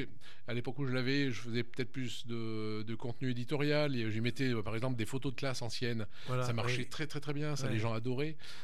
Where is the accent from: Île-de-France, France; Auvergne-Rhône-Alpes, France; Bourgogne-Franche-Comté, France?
Auvergne-Rhône-Alpes, France; Craponne; born there; je suis né à Craponne, moi aussi.